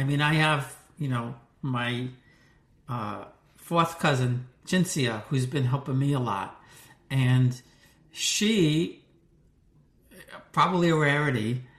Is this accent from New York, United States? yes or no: yes; New York, United States; Yeah, and I still remember growing up in New York when we still had the fruit and vegetable man.